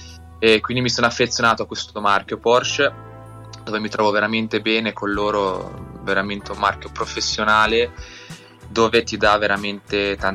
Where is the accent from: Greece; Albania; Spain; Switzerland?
Switzerland; Lugano, Ticino; io vengo da Lugano in Svizzera e ho 22 anni